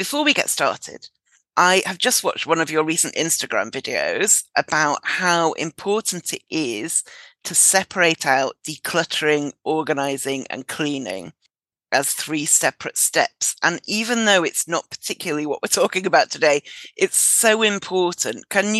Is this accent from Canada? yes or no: no; United Kingdom; As a Brit, I am contractually obliged to talk about the weather